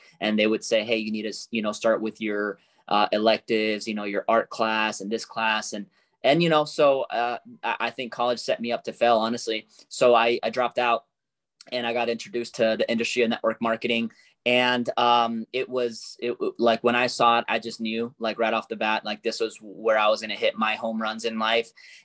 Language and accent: English; Peru; I am 33 years of age. You know, I'm originally from Peru, from South America, you know, so I was born in like third world kind of poverty.